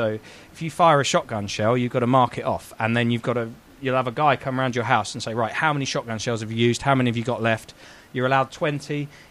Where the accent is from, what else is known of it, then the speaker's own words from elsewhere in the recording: United Kingdom; as a Brit watching it unfold